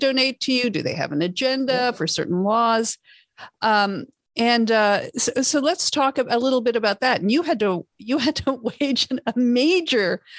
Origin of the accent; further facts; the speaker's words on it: Canada; I'm originally Canadian.